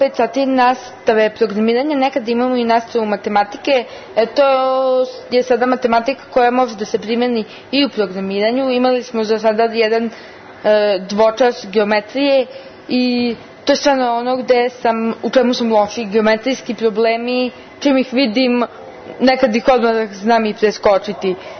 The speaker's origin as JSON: {"language": "Serbian", "town": "Sombor", "region": "Vojvodina", "country": "Serbia", "said": "dolazim iz Sombora, iz osnovne škole Dositej Obradović."}